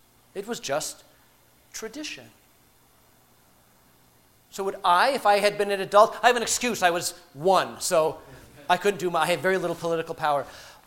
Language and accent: English; Charleston, South Carolina, United States; born there; I was born in 1962 in Charleston, South Carolina.